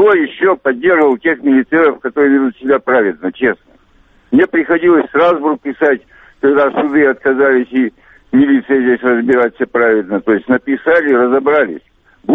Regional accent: Ukraine; now in Russia; я перемещенный лицо с Украины, я иностранец вообще-то

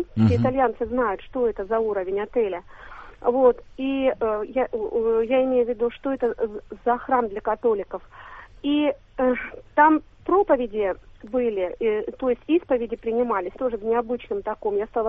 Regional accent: Russia; он просто подпрыгнул, когда узнал, что я из России

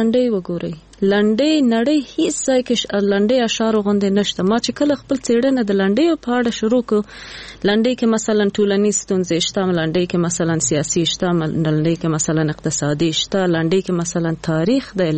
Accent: Jalalabad, Nangarhar, Afghanistan; مونږ خو د جلال آباد یو کلی نه یو، لری کلی نه یو، بله، او لری ولسوالی خیوی ولسوالی نه

